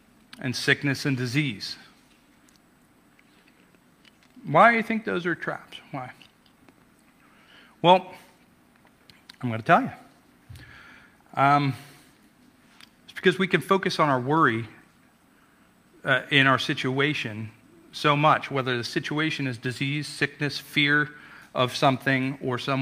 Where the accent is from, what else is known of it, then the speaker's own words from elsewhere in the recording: Coxsackie, New York, United States; I'm from New York, if anybody doesn't know. If you hear some of the accent come out, then that's why. But I lived in a small town called Coxsackie.